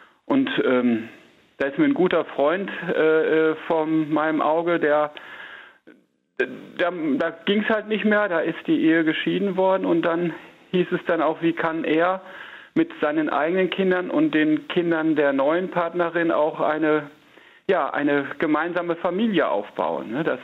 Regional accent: North Rhine-Westphalia, Germany; born there; Also der Münsterländer, ich bin gebürtig aus Münsterland

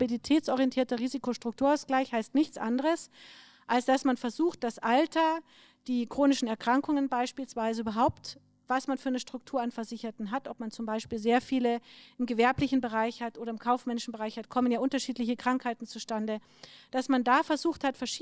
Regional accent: Bavaria, Germany; Ich komme jetzt aus Bayern, aus dem Großraum München.

